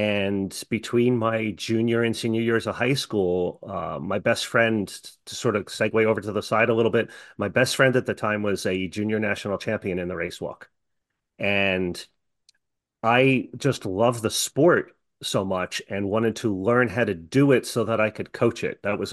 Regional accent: New York, United States; I was in Suffolk County in New York, which is part of the eastern half of Long Island.

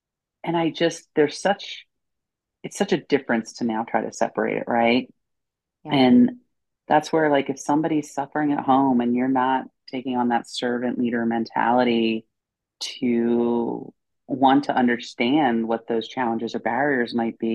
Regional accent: New Jersey, United States; I'm a kid from Jersey that was supposed to be a high school English teacher and coach soccer.

